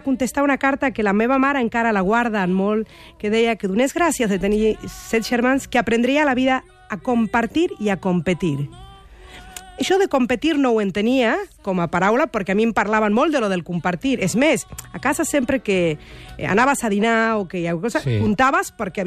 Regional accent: Tucumán, Argentina; nosaltres que som de muntanya, de Tucumán, al noroest

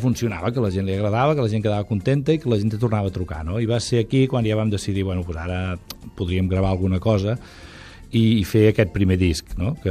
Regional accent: Valls, Catalonia, Spain; bueno, som tots de Valls, evidentment, ens coneixíem

